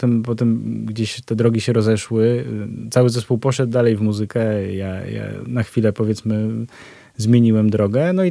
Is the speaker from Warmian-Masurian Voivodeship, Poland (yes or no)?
yes; Nidzica, Warmian-Masurian Voivodeship, Poland; now in Olsztyn, Poland; Pochodzę z Nidzicy, ale od wielu lat w Olsztynie